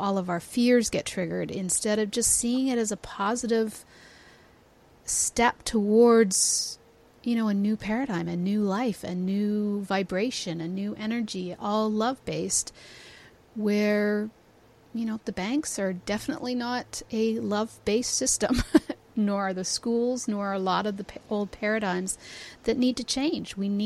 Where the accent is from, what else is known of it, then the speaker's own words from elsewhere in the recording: Toronto, Ontario, Canada; I'm from Toronto, so I don't have